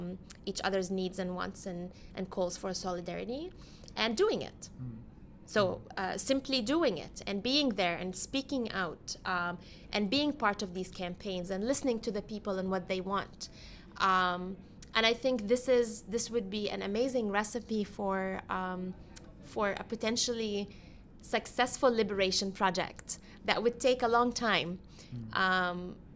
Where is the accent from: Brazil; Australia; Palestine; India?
Palestine; born or raised there; moved away